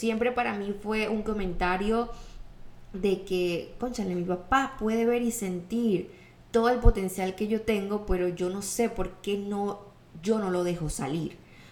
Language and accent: Spanish; Caracas, Capital District, Venezuela; Nosotros somos de Caracas, entonces la playa nos quedaba como 40 minutos.